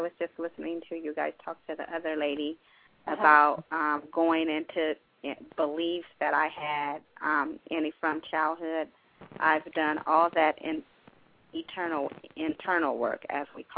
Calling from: California, United States; California.

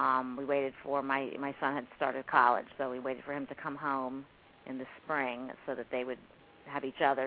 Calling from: Florida, United States; We're calling from South Florida.

